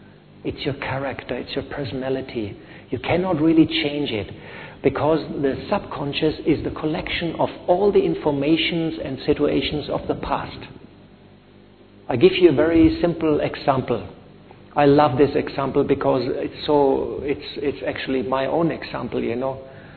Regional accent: Germany; English is a second language; I'm from Germany, even Deutsche Bank, which was so solid, is now almost bankrupt.

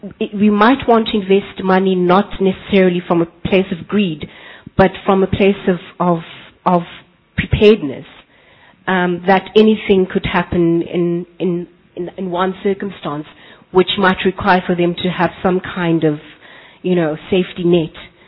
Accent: South Africa; I'm from South Africa.

